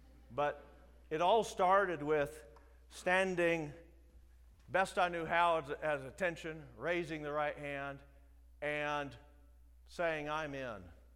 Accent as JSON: {"language": "English", "region": "South Dakota", "country": "United States", "said": "I know I'm from South Dakota, so you can treat me like a Southerner."}